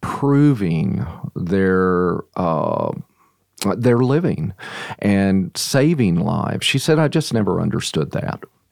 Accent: Texas, United States; I grew up in Texas.

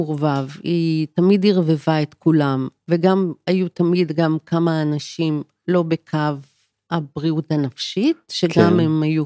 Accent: Kiryat Yam, Haifa District, Israel; now in Tel Aviv, Israel; ובמיוחד אני גדלתי בקריית ים, במקום די פריפריה.

